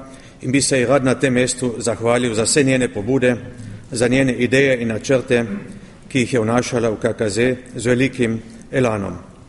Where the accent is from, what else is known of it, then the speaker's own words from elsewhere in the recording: Carinthia, Austria; Koroški Slovenci smo vedno peli in smo znani po naših pesmih